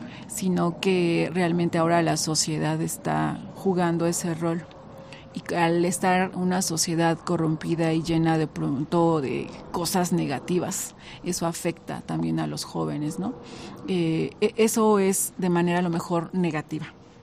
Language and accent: Spanish; San Bartolo del Llano, State of Mexico, Mexico; en mi caso, pues soy de San Bartolo del Llano